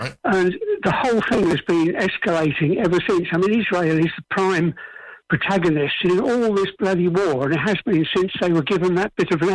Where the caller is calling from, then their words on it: Balearic Islands, Spain; in Mallorca.